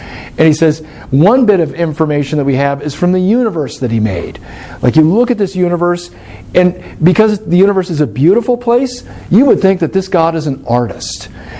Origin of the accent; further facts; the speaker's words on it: Alaska, United States; And I have to say, that was something growing up in Alaska we had hammered into us.